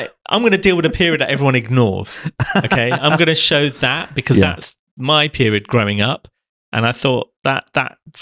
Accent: London, United Kingdom; I'm growing up in North London.

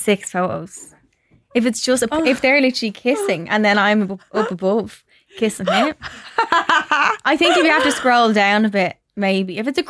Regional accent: Ireland; now in Australia; I'm from Ireland, but I've lived in Australia for the past year and a half with my partner.

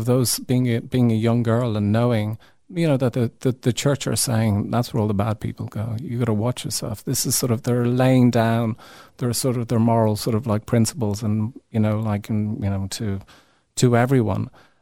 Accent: Ireland; So, yeah, I thought that was very, very important for me to do as an Irish person, I guess.

